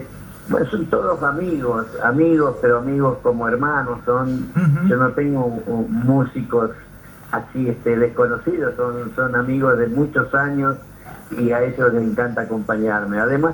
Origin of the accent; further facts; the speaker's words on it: Salta, Argentina; also born or lived in Buenos Aires; como buen salteño que soy, salí desde mi provincia cantando, pero nunca pensé que podría llegar a ser un artista reconocido